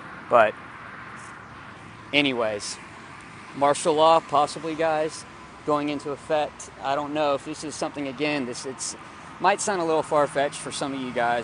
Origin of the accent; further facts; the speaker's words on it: Texas, United States; as an American citizen and as a Texas citizen, I really can't get in trouble for doing what I'm doing right now